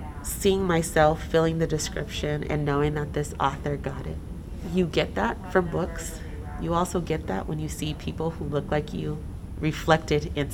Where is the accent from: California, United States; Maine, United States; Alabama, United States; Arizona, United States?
Arizona, United States; Tucson; I grew up here in Tucson.